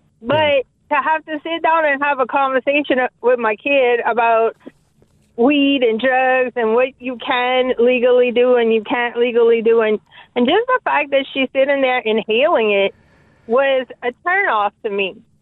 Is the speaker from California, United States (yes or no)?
no; Thibodaux, Louisiana, United States; So I'm from Thibodaux. I'm down the bayou, but I'm in the city a lot.